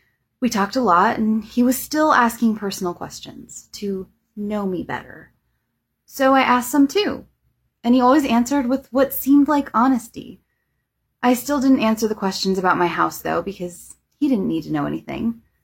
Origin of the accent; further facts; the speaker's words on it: France; English is a second language; Oh, and also, I'm from France, which can explain my English mistakes, if there are any.